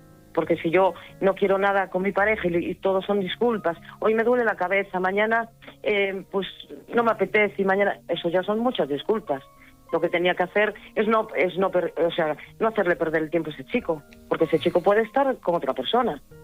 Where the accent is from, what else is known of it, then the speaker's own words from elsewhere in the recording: Galicia, Spain; soy de Galicia.